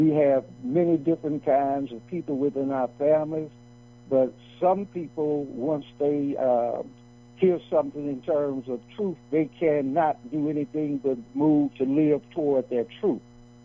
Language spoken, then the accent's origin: English; Chicago, Illinois, United States; And then back in the day when I was growing up in Chicago and black was not popular